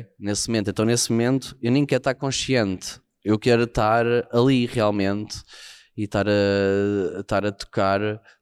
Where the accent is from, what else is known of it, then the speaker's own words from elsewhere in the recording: Portugal; Ele é poeta, eu sou português e não sou poeta.